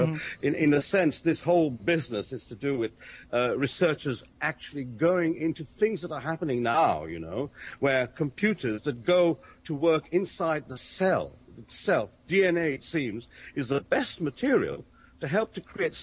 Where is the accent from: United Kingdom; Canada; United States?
United Kingdom; I'm sitting here as a Brit